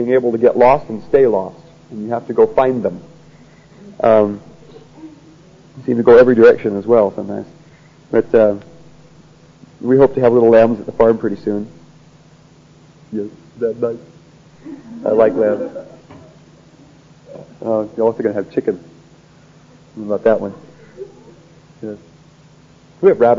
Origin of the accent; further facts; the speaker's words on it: Washington, United States; I come from Washington State.